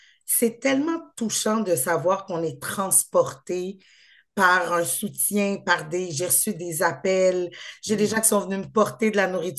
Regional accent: Quebec, Canada; vous parliez du fait que je viens des cantons de l'Est.

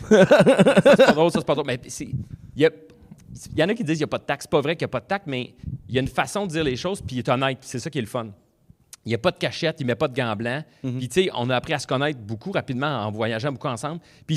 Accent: Montreal, Quebec, Canada; Moi, je viens de Montréal.

